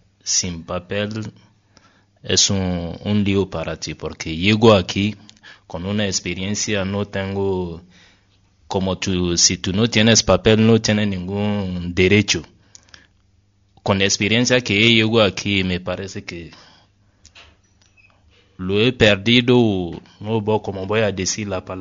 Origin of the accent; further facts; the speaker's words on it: Burkina Faso; Spanish is a second language; moved away as an adult; now in Spain; Yo soy de Burkina Faso.